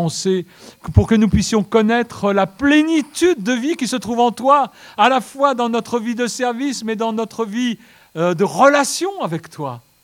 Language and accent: French; Marseille, Provence-Alpes-Côte d'Azur, France; born there; je suis né à Marseille, alors les efforts à fournir, c'est pas trop mon lot.